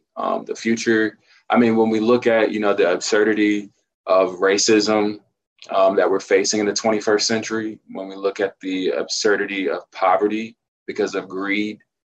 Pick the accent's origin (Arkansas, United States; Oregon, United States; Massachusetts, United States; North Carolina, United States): North Carolina, United States; Raleigh; I am from North Carolina. I'm a native North Carolinian from Raleigh, but I went to school at North Carolina Central University with Rebecca.